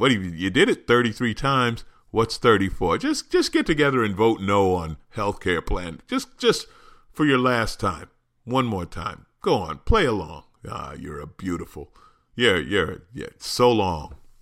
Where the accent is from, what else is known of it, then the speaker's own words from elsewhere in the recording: New York, United States; now in Los Angeles, United States; Now, I grew up in New York. I live